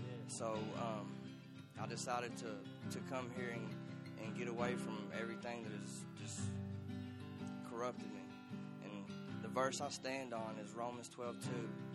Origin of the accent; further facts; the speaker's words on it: Bardstown, Kentucky, United States; I'm from Bardstown, Kentucky. I'm 26 years old.